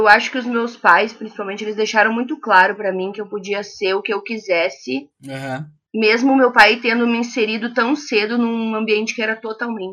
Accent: Brazil; accent: interior; Eu tenho 30 anos e sou cônsul feminina do Grêmio Santa Maria. Vocês vão ver bem pelo meu sotaque que eu sou do interior, né?

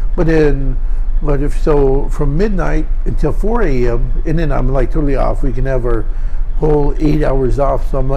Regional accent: Alaska, United States; Because I'm from Alaska.

